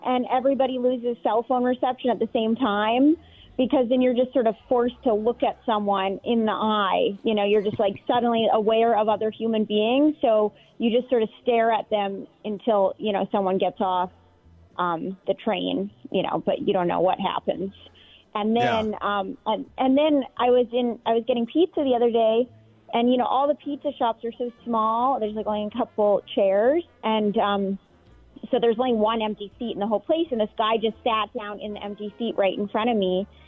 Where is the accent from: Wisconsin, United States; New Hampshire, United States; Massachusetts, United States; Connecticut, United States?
Massachusetts, United States; Boston; And he's also a Boston guy, and I'm from Boston.